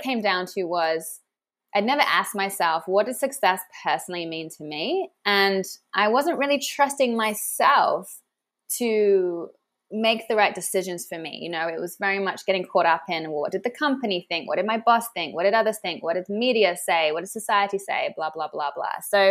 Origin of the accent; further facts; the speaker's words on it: England, United Kingdom; moved away as an adult; now in Sydney, Australia; So here I am in Australia. I'm originally English. And so I moved from London to Sydney in 2013